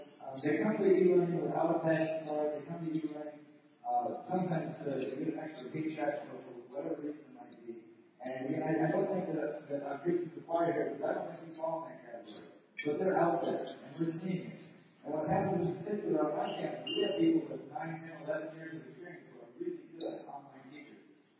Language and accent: English; Minnesota, United States; throughout our state system, I'm from Minnesota, by the way